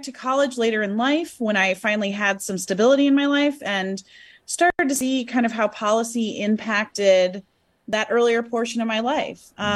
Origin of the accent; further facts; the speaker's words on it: Ann Arbor, Michigan, United States; I grew up in Ann Arbor, Michigan. I was raised by two social workers and had kind of a interesting path to politics.